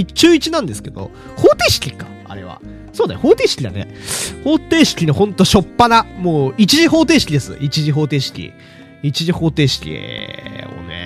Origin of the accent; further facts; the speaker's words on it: Hokkaido, Japan; こたつはね、うちの実家ないんで、北海道 ドでこたつあるってうちあんまりないねんじゃないかな